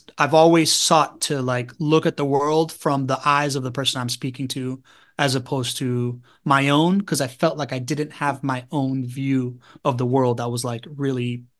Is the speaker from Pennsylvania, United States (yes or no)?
no; Miami, Florida, United States; But what happened when I came back to Miami was I decided to like say yes to things anew and see my hometown in a different light.